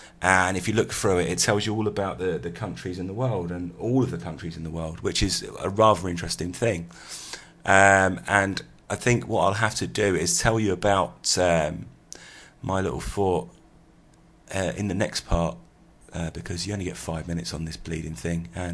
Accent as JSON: {"language": "English", "region": "England", "country": "United Kingdom", "said": "Must know I'm English"}